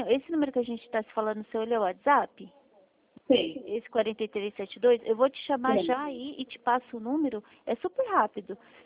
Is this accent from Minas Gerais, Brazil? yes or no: no; Atibaia, São Paulo, Brazil; Eu sou do interior de São Paulo, Itatiba. Na verdade, eu sou de Atibaia, só que eu trabalho aqui em Itatiba.